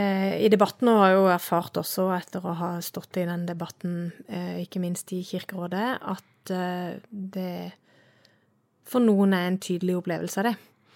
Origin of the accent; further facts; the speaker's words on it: Søgne, Agder, Norway; og jeg kommer jo fra Sørlandet, du sa det selv, jeg er fra Søgne, og har vokst opp med en sånn bedehus, bedehus og kirke hånd i hånd